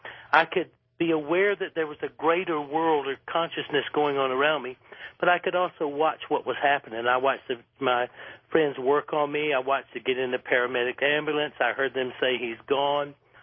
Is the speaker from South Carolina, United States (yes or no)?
yes; South Carolina, United States; You know, I grew up in South Carolina, and I had absolutely no spiritual nature about me